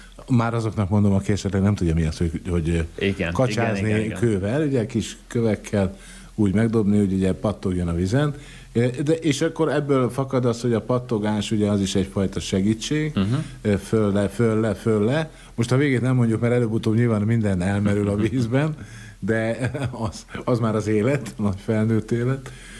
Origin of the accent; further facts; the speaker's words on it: Budapest, Hungary; nem ugyanazok az opciók vannak, mint a Budapesten, a fővárosban. Ezt te is, én is, ugye, akik ott nőttünk föl